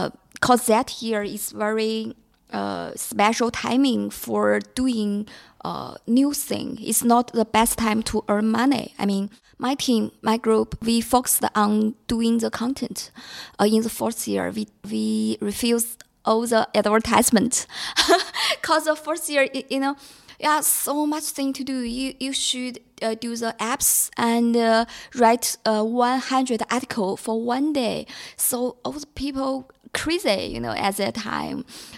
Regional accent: China; English is a second language; So when I traveled to my hometown, I found some investor.

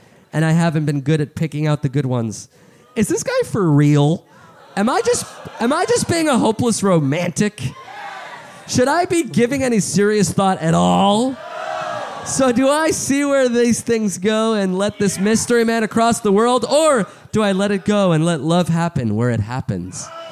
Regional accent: Denver, Colorado, United States; I'm from Denver, and he lives in the UK, so distance is obviously an issue.

